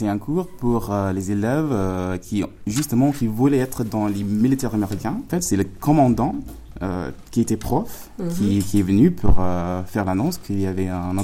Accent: Detroit, Michigan, United States; French is a second language; moved away as an adult; now in France; Je suis américain. Je viens de la ville de Détroit

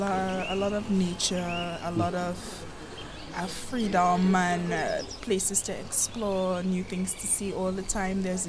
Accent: Trinidad & Tobago; Yes, I am from Trinidad and Tobago, two twin islands.

